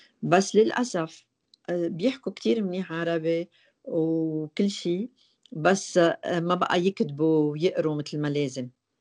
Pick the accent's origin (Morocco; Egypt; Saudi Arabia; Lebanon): Lebanon; now in Canada; أنا 100% لبنانية، بس أنا عندي جنسية كندية وأنا فخورة فيها. هلأ صرت كندية